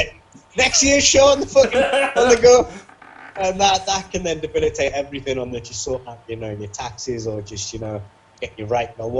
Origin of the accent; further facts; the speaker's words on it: Tyneside, North East England, United Kingdom; Because like I grew up in Tyneside, and then like, do you know, I mean, I grew up in Tyneside.